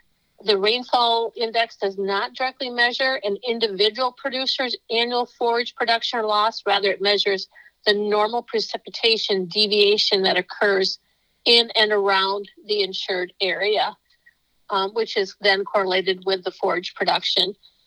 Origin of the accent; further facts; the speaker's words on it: South Dakota, United States; You know, I think about my home state, South Dakota. We have a very small growing season compared to Oklahoma, Texas, and states south of us.